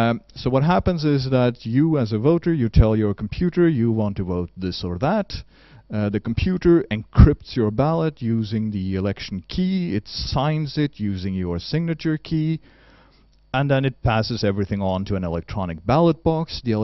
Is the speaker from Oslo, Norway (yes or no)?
yes; Oslo, Norway; English is a second language; at least where I grew up in Oslo